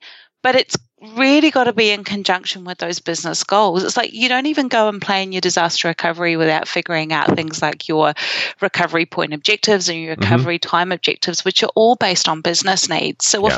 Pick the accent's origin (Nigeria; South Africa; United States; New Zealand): New Zealand; Christchurch, Canterbury; But that's my hometown.